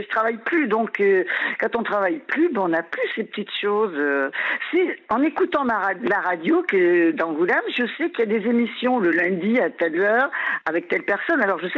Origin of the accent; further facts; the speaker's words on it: Algeria; born there; je suis pas née en France. Je suis née en Algérie.